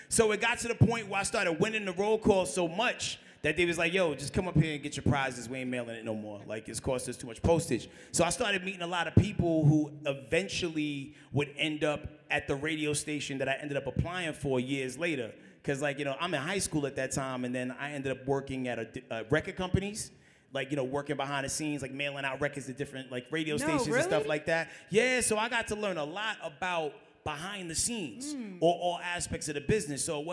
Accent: Bronx, New York, United States; Nah, I'm from the Bronx. That was the school.

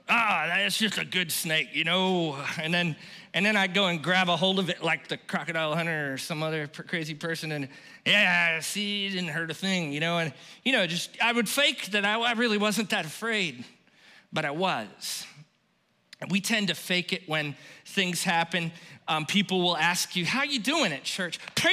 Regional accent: Fellsmere, Florida, United States; Yuppies can pick up chicken bones at Publix, but I'm from Fellsmere.

